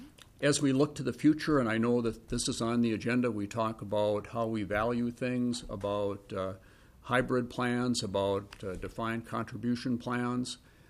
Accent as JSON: {"language": "English", "region": "Minnesota", "country": "United States", "said": "as a Minnesotan like the rest of you, I'm interested in being fair to everybody."}